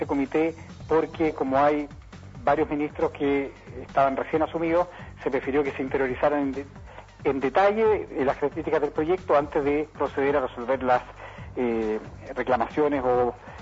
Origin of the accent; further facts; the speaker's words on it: Chile; me siento tremendamente contento de lo que logramos todos como chilenos en ese evento.